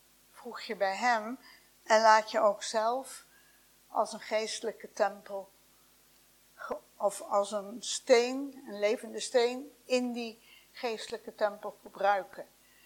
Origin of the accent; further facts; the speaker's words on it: The Hague, South Holland, Netherlands; Toevallig komt hij ook uit Den Haag, waar ik vandaan kom.